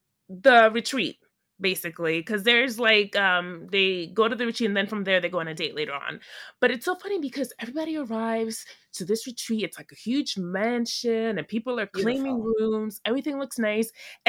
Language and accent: English; New York, United States; And I'm from New York. I'm always walking around.